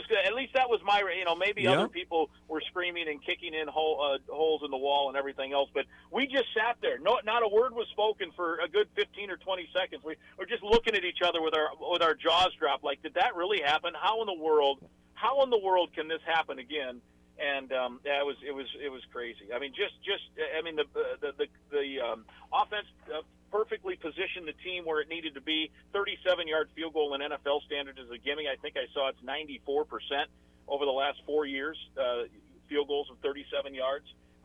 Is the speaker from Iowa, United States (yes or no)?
yes; Iowa, United States; I grew up in Iowa, and I followed that program a lot.